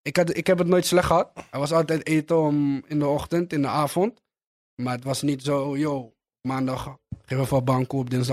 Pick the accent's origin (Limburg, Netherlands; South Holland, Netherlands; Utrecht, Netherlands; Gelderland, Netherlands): South Holland, Netherlands; Rotterdam; Ik kom van Zuid. Rotterdam. Preuwijk.